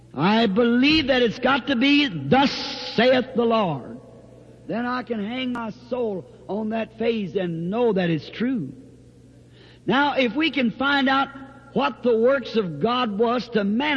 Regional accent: the South, United States; I'm a Southerner.

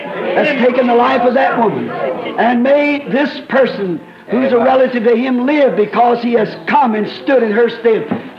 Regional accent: Burksville, Kentucky, United States; I'm from Burksville, Kentucky.

